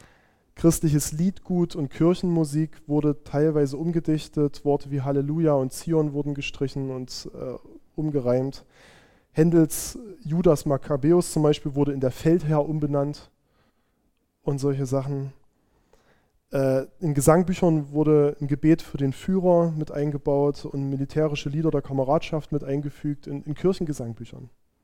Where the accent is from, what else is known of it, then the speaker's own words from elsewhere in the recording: Annaberg, Saxony, Germany; Was haben wir auch als Annaberger, als Erzgebirgler mit ihnen gemacht?